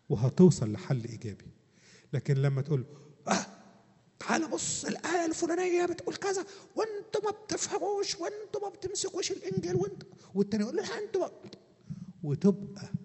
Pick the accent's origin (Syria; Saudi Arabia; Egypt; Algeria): Egypt; قال لو أنا مع أستاذ عبد الشكور اللي عندنا في مصر